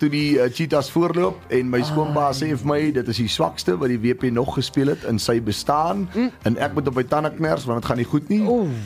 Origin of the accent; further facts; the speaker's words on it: Redelinghuis, Western Cape, South Africa; Ek het groot geword in die Sandveld distrik in die Weskus wêreld, 'n dorpie met die naam van Redelinghuis. Klein dorpie tussen Paketberg en Elandsbaai.